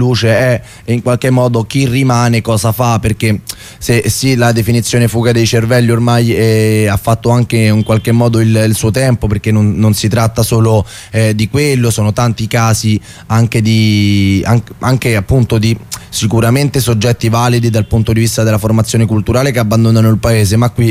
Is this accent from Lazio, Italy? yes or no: yes; Rome, Lazio, Italy; io appunto sono romano